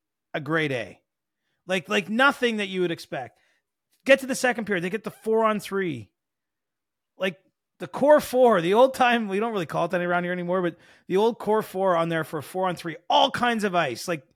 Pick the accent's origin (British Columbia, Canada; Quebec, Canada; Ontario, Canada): Ontario, Canada; Cobourg; It's funny now because so many of my buddies that I grew up with in Cobourg live in Port Hope.